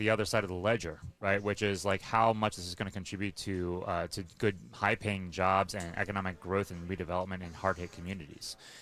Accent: West Virginia, United States; You know, I'm from West Virginia, from center West Virginia, coal mining country.

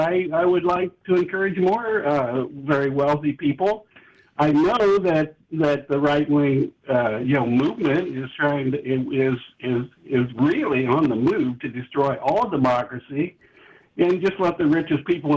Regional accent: Union City, Indiana, United States; I grew up in Union City, Indiana, a small town in Indiana, which is an extremely right-wing state.

